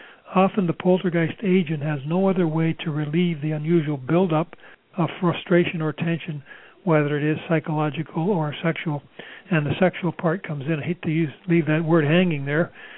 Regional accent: England, United Kingdom; born there; moved away; and I was born in England.

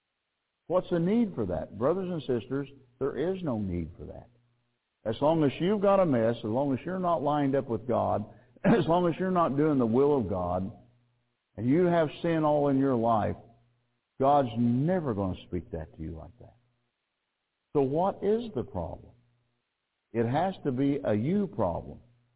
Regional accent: Phoenix, Arizona, United States; You know, I was here from Arizona, from Phoenix, and we have a fellowship out there

